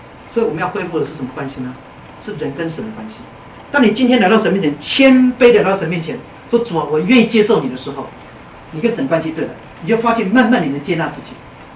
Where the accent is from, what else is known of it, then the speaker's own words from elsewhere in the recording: China; 我们中国人喜欢看那个大眼睛啊、双眼皮的